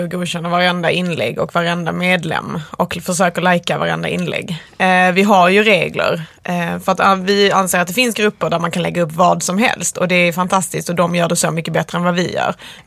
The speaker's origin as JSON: {"language": "Swedish", "region": "Skåne", "country": "Sweden", "lives_now": "Stockholm, Sweden", "said": "när jag kommer från Skåne."}